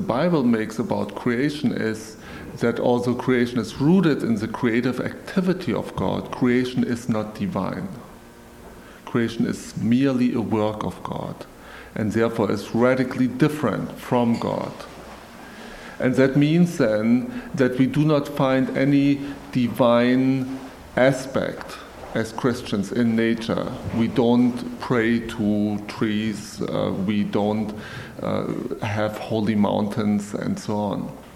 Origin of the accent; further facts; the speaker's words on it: Germany; Originally, I'm from Germany.